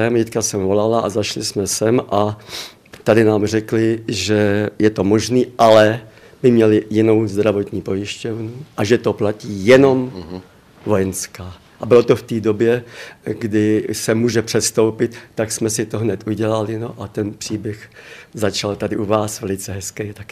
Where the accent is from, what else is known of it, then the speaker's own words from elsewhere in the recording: Modřany, Prague, Czechia; Z Modřan.